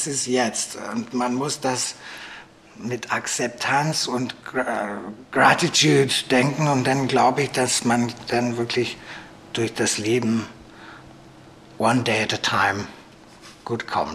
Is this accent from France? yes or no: no; England, United Kingdom; German is a second language; weil für mich ist Deutschland international, weil ich bin Engländer